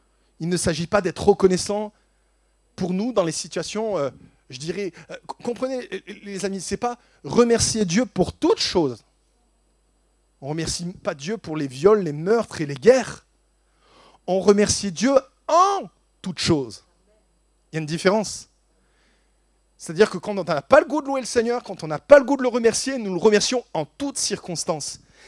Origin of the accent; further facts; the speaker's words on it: France; Moi, je suis français, je dis mon avis, je râle.